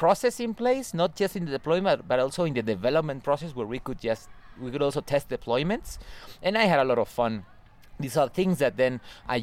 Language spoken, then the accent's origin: English; Spain; English is a second language; also born or lived in United Kingdom; I think that I would give English classes back home, because I've seen friends who I learned English with when I lived in the UK, and now they are back to Spain